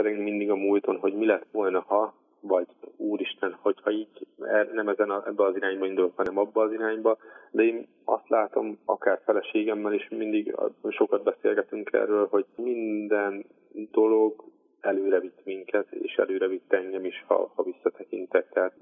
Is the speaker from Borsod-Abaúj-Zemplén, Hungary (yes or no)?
no; Nyíregyháza, Szabolcs-Szatmár-Bereg, Hungary; Én Nyíregyházán élek a családommal, a feleségemmel és 4 gyerekemmel. Hát itt nőttem fel ebbe a közösségbe, a nyíregyházi belvárosi közösségbe.